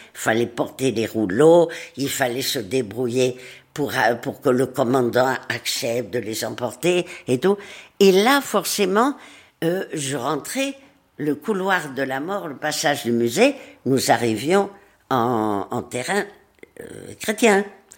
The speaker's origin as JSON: {"language": "French", "town": "Madrid", "region": "Community of Madrid", "country": "Spain", "tie": "born or raised there", "said": "puisque j'ai été élevée à Madrid. Et que je parle espagnol, peut-être même mieux que le français."}